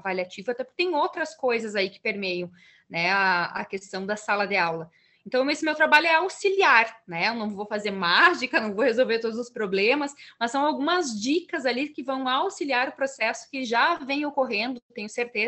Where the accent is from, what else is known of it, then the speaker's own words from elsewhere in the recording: Espumoso, Rio Grande do Sul, Brazil; mas nunca cheguei em Espumoso, né? Que é de onde eu vim.